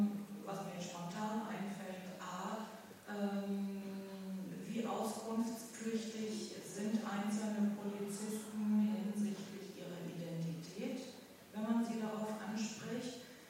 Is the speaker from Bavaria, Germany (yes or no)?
no; Düsseldorf, North Rhine-Westphalia, Germany; ich komme auch aus Düsseldorf